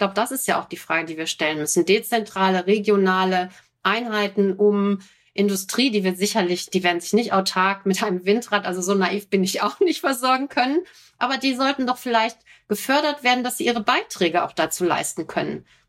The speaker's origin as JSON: {"language": "German", "region": "North Rhine-Westphalia", "country": "Germany", "said": "Ich komme ja aus dem Ruhrgebiet"}